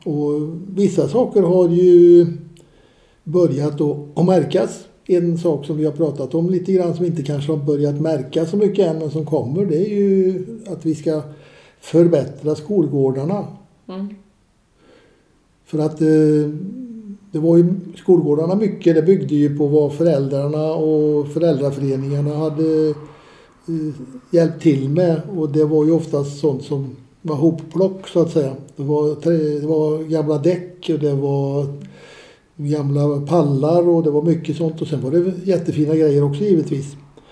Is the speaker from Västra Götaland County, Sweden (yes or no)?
yes; Åsarp, Västra Götaland County, Sweden; Och jag är ju … Jag kommer ifrån Åsarp och gick i skolan för många herrans år sedan eftersom jag är pensionär i dagens läge.